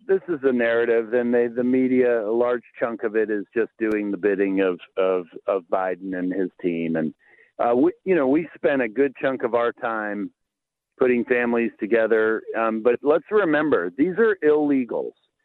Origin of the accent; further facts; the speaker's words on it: Edison, New Jersey, United States; born there; No, I was born up there in Edison, which Vic told you